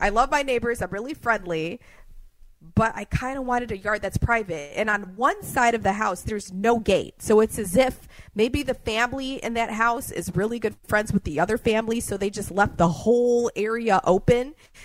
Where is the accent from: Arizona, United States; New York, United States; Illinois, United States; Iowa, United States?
Illinois, United States; Chicago; I remember growing up in Logan Square, and there was that one person in the neighborhood that bought